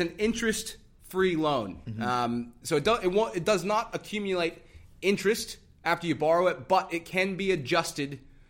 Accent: Australia; now in Texas, United States; Because, look, as Texan as I am, I've lived here for 7 years, all right, and I've become...

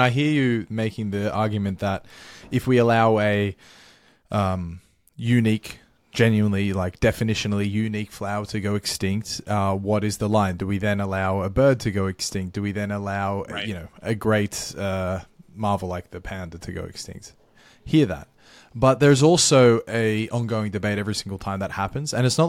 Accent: Australia; that just might be the Australian in me.

